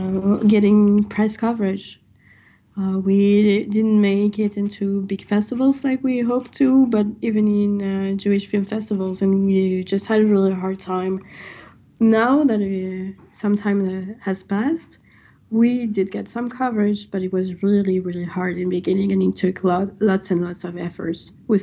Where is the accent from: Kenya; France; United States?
France; English is a second language; even though we are from France